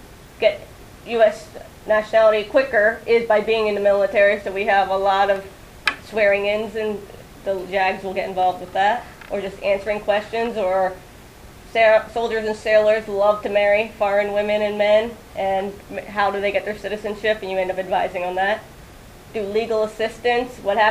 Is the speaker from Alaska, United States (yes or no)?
no; New Jersey, United States; I grew up in New Jersey. I like being by the shore.